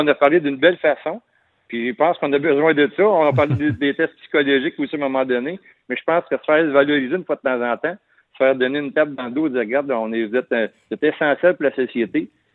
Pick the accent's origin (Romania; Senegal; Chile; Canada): Canada; Joliette, Quebec; Moi, je viens dans le coin de Joliette, des anciennes terres à tabac.